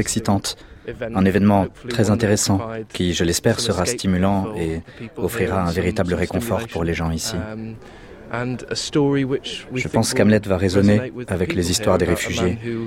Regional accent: United Kingdom; French is a second language; J'ai 25 ans, je suis dramaturge et je viens de Grande-Bretagne.

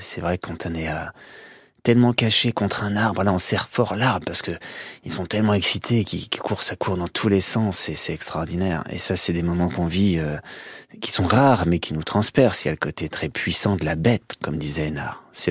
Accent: Chamagne, Grand Est, France; moi j'ai grandi à Chamagne, là où il est né, Claude Gelée.

